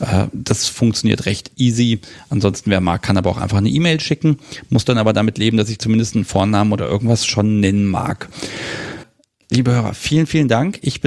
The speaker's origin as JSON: {"language": "German", "town": "Hannover", "region": "Lower Saxony", "country": "Germany", "tie": "born or raised there", "said": "Das letzte Mal sogar Kaffee aus Hannover. Ich dachte, das kann doch nicht wahr sein. Ich kriege Kaffee, also aus meiner Heimatstadt"}